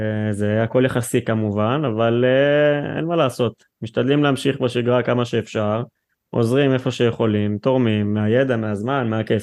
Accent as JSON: {"language": "Hebrew", "town": "Rishon LeZion", "region": "Central District", "country": "Israel", "said": "בן 29 מראשון לציון"}